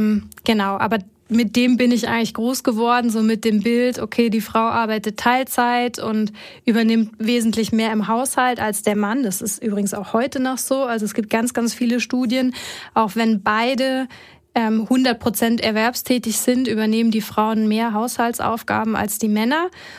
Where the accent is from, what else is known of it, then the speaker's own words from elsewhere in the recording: Germany; Und ich komme ja aus Deutschland.